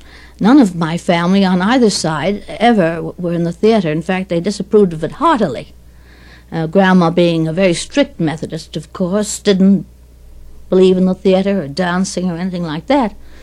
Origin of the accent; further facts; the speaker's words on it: Toronto, Ontario, Canada; born there; I was born in Toronto, Canada. And so was my father and my mother.